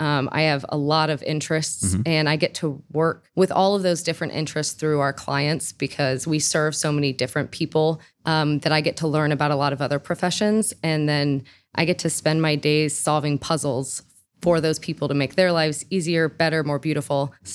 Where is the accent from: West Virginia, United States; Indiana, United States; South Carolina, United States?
Indiana, United States; also born or lived in Louisiana; I'm originally from Indiana, was living down in Louisiana, actually. Went down for grad school.